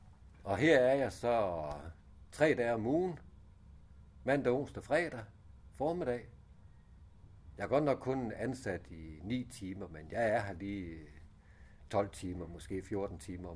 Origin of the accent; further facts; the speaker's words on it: Ålsgårde, Capital Region of Denmark, Denmark; born there; jeg er født op i Ålsgårde, op i Nordsjælland, midt mellem Helsingør og Hornbæk. Vi havde 6 kilometer til Helsingør og 6 kilometer til Hornbæk. Og jeg er født nede på Strandvejen, så i et gammelt fiskerhus